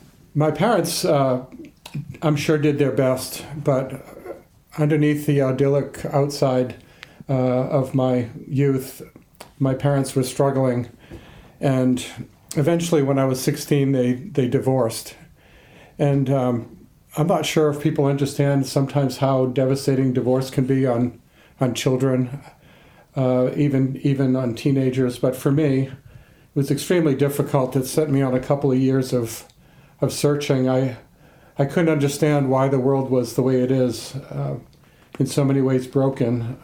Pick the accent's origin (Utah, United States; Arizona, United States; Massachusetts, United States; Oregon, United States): Massachusetts, United States; I grew up in the Boston area, more in the suburbs than the city.